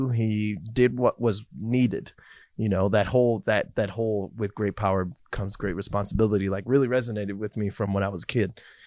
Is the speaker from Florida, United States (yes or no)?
yes; Florida, United States; It was more so like I grew up in South Florida, and until my brother was born, we kind of were in the urban side, if you will.